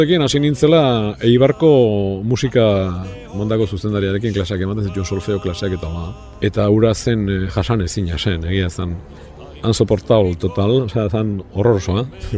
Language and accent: Basque; Ibarra, Basque Country, Spain; also born or lived in Donostia / Bilbao; now in Amorebieta-Etxano, Spain; ni Ibarren jaio naiz, naiz eta gero Ibartik ez dakit, gazterik atera nintzen Donostiara, gero Ibarrera bueltatu, bueno, azkenean Bilbora joan nintzen, orain Zornotzan, Moribeta etxan non bizi naiz.